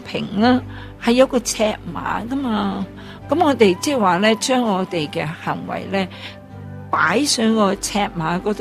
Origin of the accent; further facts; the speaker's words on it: China; 仲有咧，就系我哋中国人咧讲人情多过讲事实。